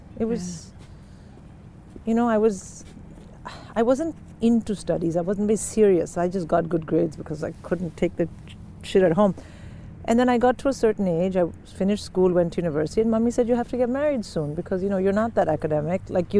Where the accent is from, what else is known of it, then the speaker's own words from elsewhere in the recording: Delhi, India; Well, because I was from Delhi